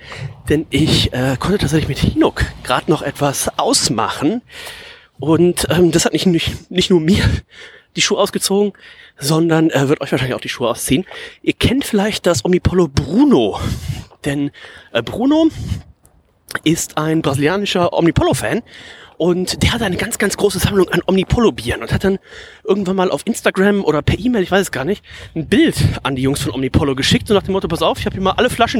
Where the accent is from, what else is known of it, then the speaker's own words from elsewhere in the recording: Hamburg, Germany; gerade für mich als Hamburger, sage ich jetzt mal